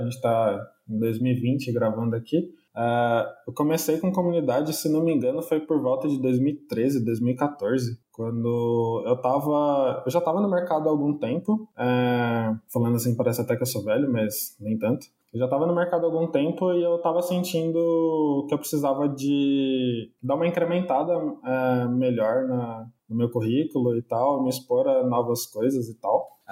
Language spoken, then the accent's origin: Portuguese; São Paulo, Brazil; Eu sou de São Paulo, né?